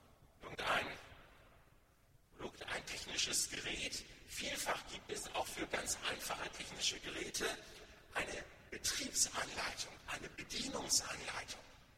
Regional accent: Bremen, Germany; Und Pleroma, das ist nun uns als Bremer gut vertraut, auch gerade mit, im Hinblick auf die Hafenstadt und mit Blick auf die Weser.

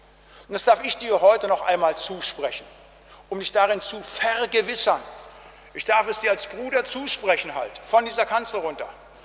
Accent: North Rhine-Westphalia, Germany; Da, wo ich herkomme, im Siegerland

